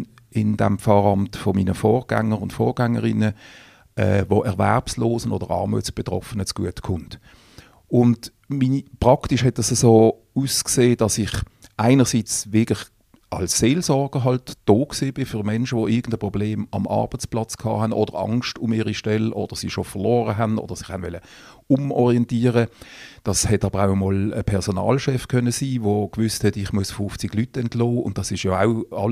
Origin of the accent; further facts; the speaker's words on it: Riehen, Basel-Stadt, Switzerland; now in Basel, Switzerland; Geboren bin ich in Basel, aufgewachsen in Riechen. Und dann eigentlich seit 19 oder 20 wohne ich in Basel